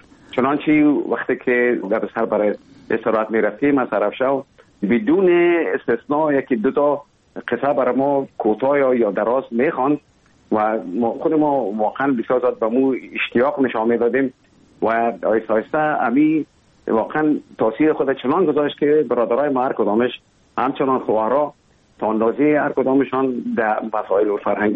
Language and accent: Persian; Kabul, Afghanistan; born there; اصلا زادگاه من کابل است ولی همونطور که گفتم زیاد ما در ولایت هم بودیم